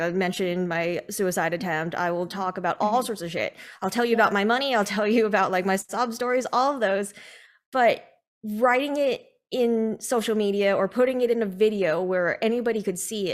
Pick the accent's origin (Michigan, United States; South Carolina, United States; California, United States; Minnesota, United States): California, United States; moved away as an adult; I grew up in California in the Bay Area, so I was surrounded by Asians. My high school was like 80% Asian when I graduated. And then I moved to Arizona to go to ASU